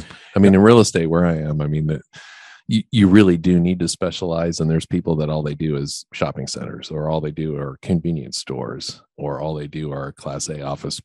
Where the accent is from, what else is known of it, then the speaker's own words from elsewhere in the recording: Oregon, United States; the state of Oregon, my home state, has 560 breweries.